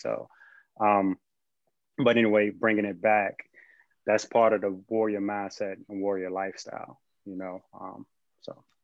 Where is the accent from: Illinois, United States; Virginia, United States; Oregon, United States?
Virginia, United States; Hampton; Okay. Well, I'm originally from Hampton, Virginia.